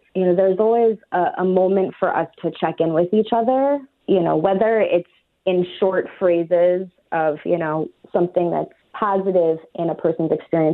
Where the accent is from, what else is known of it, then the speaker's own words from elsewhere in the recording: New York, United States; My family's predominantly Eastern European Jewish, and I grew up in New York with a lot of cultural mixing.